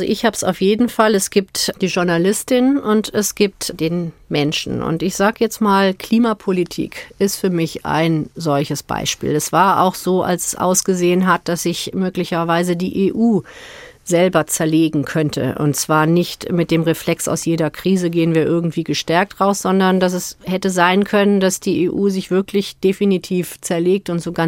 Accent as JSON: {"language": "German", "town": "Cologne", "region": "North Rhine-Westphalia", "country": "Germany", "said": "Ich bin Rheinländerin, haben Sie doch am Anfang gesagt. Und ich komme aus Köln"}